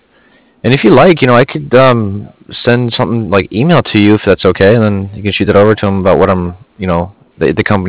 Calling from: Cardiff, Wales, United Kingdom; I'm calling from Cardiff.

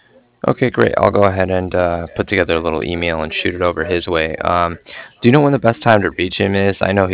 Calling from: Cardiff, Wales, United Kingdom; I was calling from Cardiff

